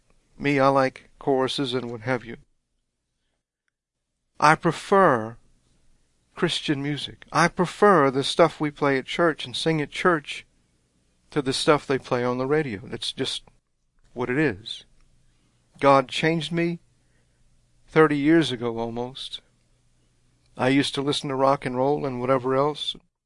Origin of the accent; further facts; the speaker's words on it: Louisiana, United States; I'm a Cajun, that was my way of life.